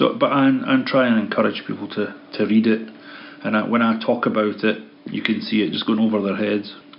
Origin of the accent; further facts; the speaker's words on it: Fife, Scotland, United Kingdom; I'm from Fife in Scotland, the United Kingdom.